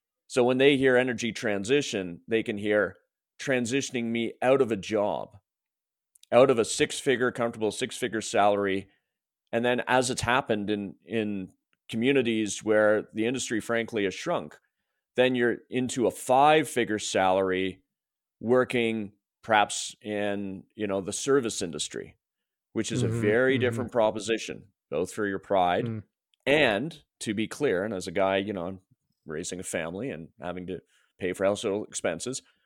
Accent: Ontario, Canada; moved away; There is a, and we're both from Ontario originally. Yeah. And we came out here, and I don't know about you, but I was surprised.

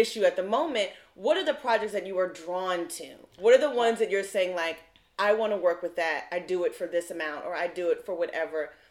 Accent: Maryland, United States; And we're both from Maryland, so we're like kindred spirits here.

